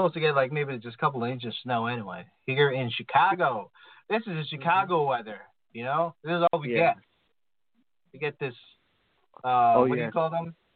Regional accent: Philippines; I'm also Filipino, so I speak Tagalog.

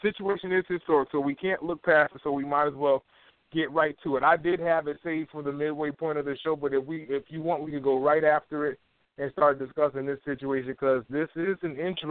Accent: Stamford, Connecticut, United States; Let me just use Bobby Valentine because I'm from Stamford, Connecticut.

